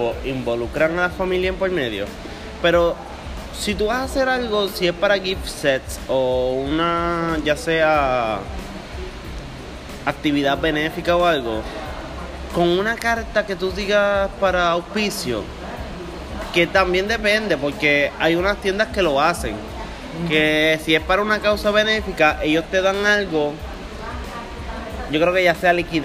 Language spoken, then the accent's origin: Spanish; Vega Baja, Puerto Rico; yo creo que fue en mi pueblo, en Vega Baja